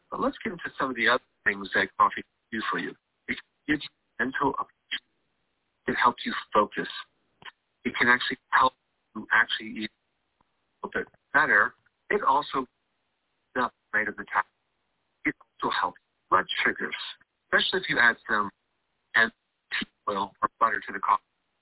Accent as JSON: {"language": "English", "town": "Miami", "region": "Florida", "country": "United States", "tie": "born or raised there", "also_born_or_lived": "Tallahassee", "said": "I grew up in Miami, so raised in Miami. And then I want to say 97-ish, we moved over to Tallahassee. So a big city, a little smaller city."}